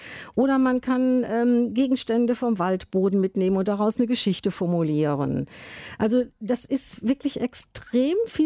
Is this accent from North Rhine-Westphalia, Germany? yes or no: yes; Düsseldorf, North Rhine-Westphalia, Germany; Also ich komme aus Düsseldorf